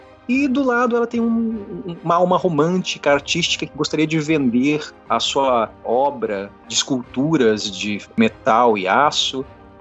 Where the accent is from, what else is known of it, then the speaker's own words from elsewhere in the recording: Mato Grosso do Sul, Brazil; eu comecei a escrever lá na minha terrinha, lá em Mato Grosso do Sul.